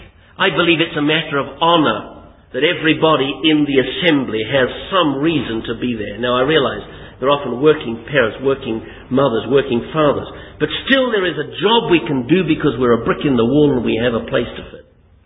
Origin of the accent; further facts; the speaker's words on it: England, United Kingdom; I was a little boy and I was brought up in England